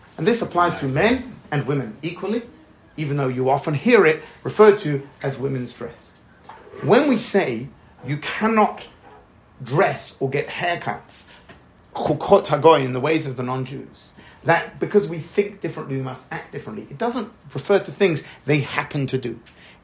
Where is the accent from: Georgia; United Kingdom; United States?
United Kingdom; London; So I grew up in East London.